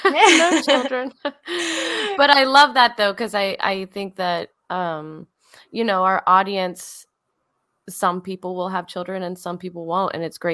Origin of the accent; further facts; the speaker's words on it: Kentucky, United States; And we grew up in Eastern Kentucky, so a very small town. One middle school, one high school, so everyone knows each other.